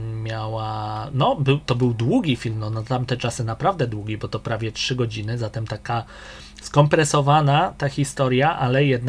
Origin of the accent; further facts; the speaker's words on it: Łódź, Łódź Voivodeship, Poland; Jako łodzianin to znam ich troje właściwie od pierwszych utworów, które tutaj w lokalnych stacjach były prezentowane.